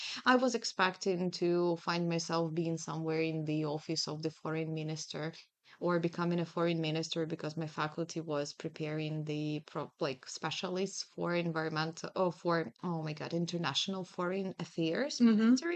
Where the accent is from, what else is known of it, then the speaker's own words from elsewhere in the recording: Kharkiv, Kharkiv Oblast, Ukraine; English is a second language; And I am from Ukraine, obviously.